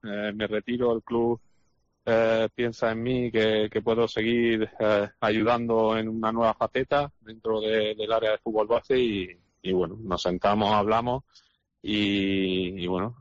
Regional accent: Granada, Andalusia, Spain; El Granada, claro que le guardo mucho cariño, no solo por ser de mi tierra, sino por los 2 años que estuve allí

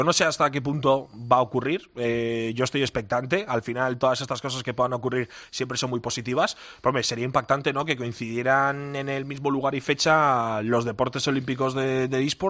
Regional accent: Bilbao, Basque Country, Spain; yo soy un chaval de Bilbao

